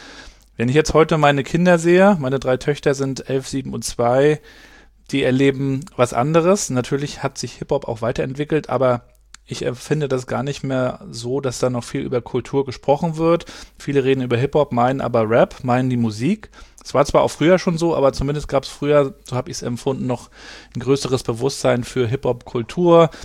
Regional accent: Rostock, Mecklenburg-Vorpommern, Germany; Ich bin ja in Rostock aufgewachsen, bin ja 80er Jahrgang

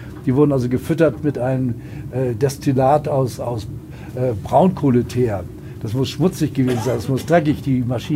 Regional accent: Hamburg, Germany; Ich komme selbst aus Hamburg

